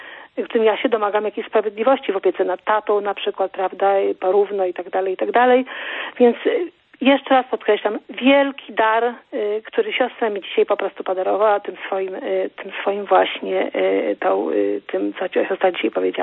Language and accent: Polish; Warsaw, Masovian Voivodeship, Poland; jestem z Warszawy.